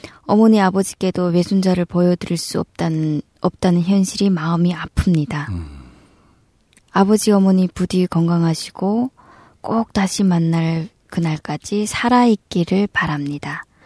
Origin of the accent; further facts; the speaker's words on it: Hamhung, South Hamgyong, North Korea; moved away as an adult; also born or lived in China; now in South Korea; 저는 북한에서 30살에 탈북해서 중국에서 5년 살다가 한국에 온 지 5년 됐습니다.